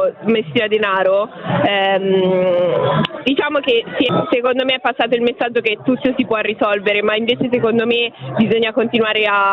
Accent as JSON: {"language": "Italian", "town": "Verbania", "region": "Piedmont", "country": "Italy", "said": "Io vengo da Verbania, sul Lago Maggiore."}